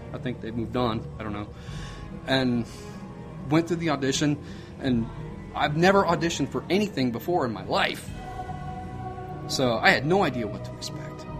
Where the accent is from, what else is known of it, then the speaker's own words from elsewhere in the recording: the South, United States; now in Columbus, United States; well, you know, I'm from the South myself, and I grew up down there in the swamp, and we moved up here, and now here I am in Columbus, Ohio